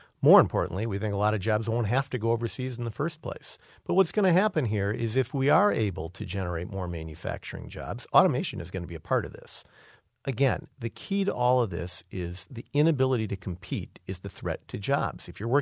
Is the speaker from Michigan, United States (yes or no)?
yes; Detroit, Michigan, United States; I grew up in the Detroit area.